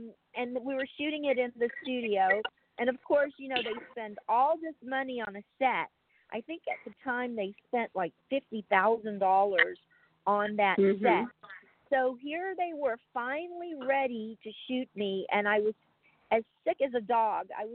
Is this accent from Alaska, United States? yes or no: no; Louisiana, United States; also born or lived in Chicago; because I'm from Louisiana, I never could, this is why I left Chicago. I love Chicago, but I could never get used to the winters there.